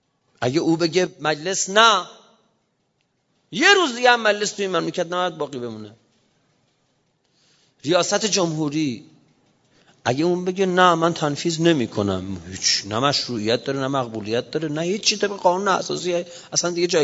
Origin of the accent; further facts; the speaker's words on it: Iran; من به عنوان یک ایرانی، یک نفر از آحاد این ملت ایران،